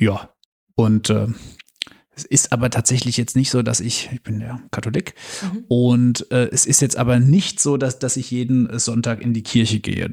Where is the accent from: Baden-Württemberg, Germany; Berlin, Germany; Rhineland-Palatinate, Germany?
Rhineland-Palatinate, Germany; Ich bin 35 Jahre alt, komme aus der wunderschönen Pfalz, und bin Bundestagsabgeordneter.